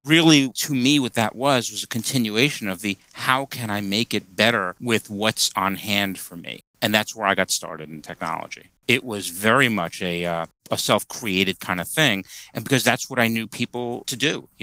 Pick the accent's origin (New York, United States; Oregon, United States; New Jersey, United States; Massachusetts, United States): New York, United States; Brooklyn; So I grew up in Brooklyn about a billion years ago, and the neighborhood I grew up in was very working class and middle class